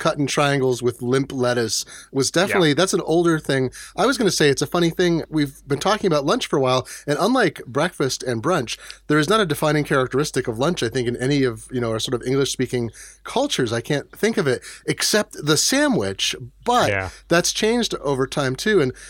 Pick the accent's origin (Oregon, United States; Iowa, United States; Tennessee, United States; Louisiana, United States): Oregon, United States; Eugene; Because I grew up in Eugene, Oregon, and every place was like that.